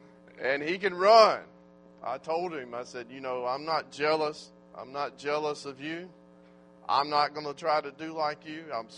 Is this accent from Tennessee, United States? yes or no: no; Macomb, Mississippi, United States; from Macomb, Mississippi